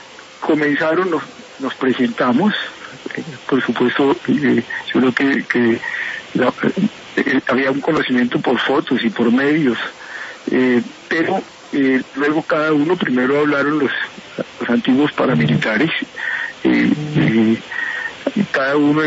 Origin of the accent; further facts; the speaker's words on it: Colombia; yo creo que ahí lo básico era la reconciliación entre nosotros como colombianos